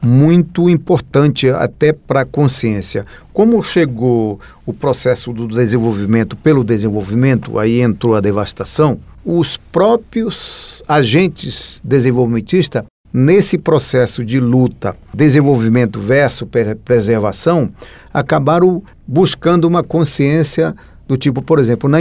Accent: Pará, Brazil; Eu venho de uma região lá do estado do Pará, que é uma região que basicamente é a partir da pequena produção do trabalho rural, lavrador. Então, sou de uma família muito pobre de lavradores

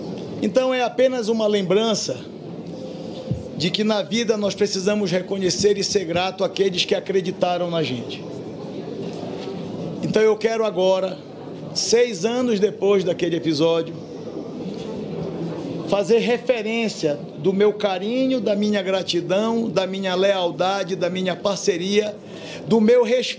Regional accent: Brazil; O que nós queremos, enquanto brasileiros, homens e mulheres, é sermos reconhecidos pela nossa atuação

